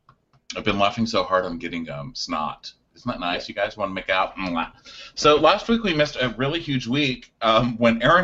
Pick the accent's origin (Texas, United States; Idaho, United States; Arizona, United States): Texas, United States; But guess what? I'm from Texas.